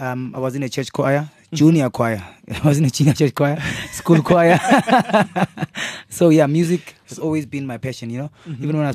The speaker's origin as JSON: {"language": "English", "town": "Soweto", "region": "Gauteng", "country": "South Africa", "tie": "born or raised there", "said": "I went to a private school and I grew up in Soweto."}